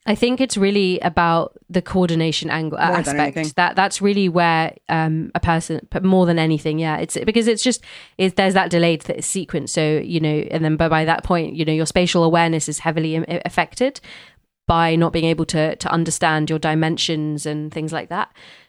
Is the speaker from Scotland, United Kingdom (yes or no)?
no; London, United Kingdom; growing up in London, you know, being part of an amazing music scene